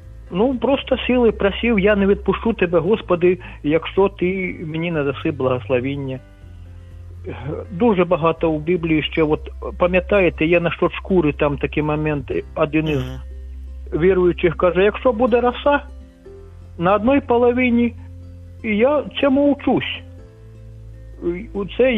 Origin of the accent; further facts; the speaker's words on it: Shostka, Sumy Oblast, Ukraine; now in Kyiv, Ukraine; Зараз з Києва, але сам я із Сумщини, город Шостка.